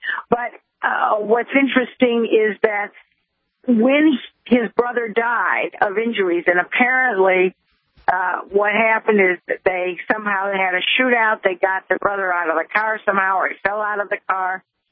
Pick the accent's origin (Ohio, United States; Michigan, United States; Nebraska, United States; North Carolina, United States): Ohio, United States; Well, now I decide to maybe move to my home state, the great state of Ohio.